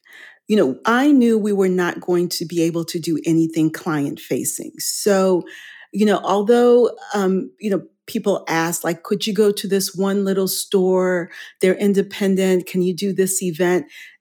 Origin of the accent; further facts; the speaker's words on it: Haiti; also born or lived in Chicago, United States; I was born in Chicago, but grew up in Haiti. So my parents are Haitian, and I moved back to Haiti when I was less than a year old. So that's where I grew up.